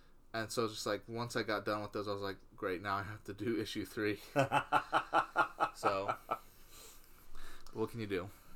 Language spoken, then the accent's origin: English; Midwest, United States; accent: Midwestern; I know, it's kind of hard with my Midwestern accent.